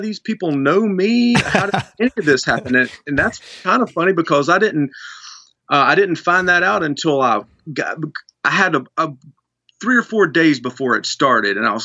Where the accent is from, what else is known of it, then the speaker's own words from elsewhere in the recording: United Kingdom; accent: British; And, you know, and please don't persecute me over my British accent.